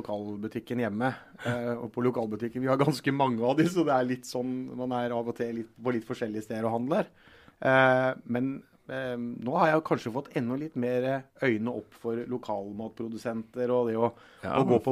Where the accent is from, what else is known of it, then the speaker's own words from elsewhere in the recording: Telemark, Norway; Som telemarking og med ferie og sånn